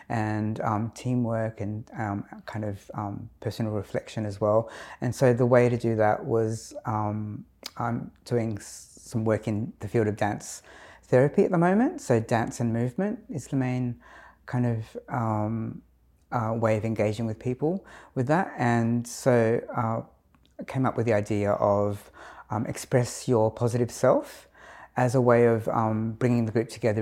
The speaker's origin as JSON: {"language": "English", "town": "Adelaide", "region": "South Australia", "country": "Australia", "said": "I'm from Adelaide"}